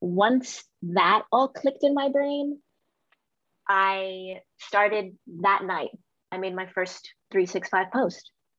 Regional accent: Miami, Florida, United States; I'm from Miami. I'm used to sunny tropical weather.

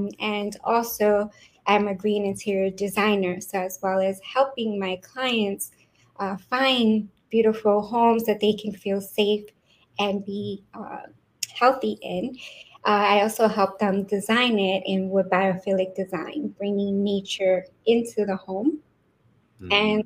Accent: Elizabeth, New Jersey, United States; also born or lived in Brooklyn; And I was born in Brooklyn, New York, and hey. I was raised in Elizabeth, New Jersey, where I would say would be the ghetto of Elizabeth, New Jersey, per se.

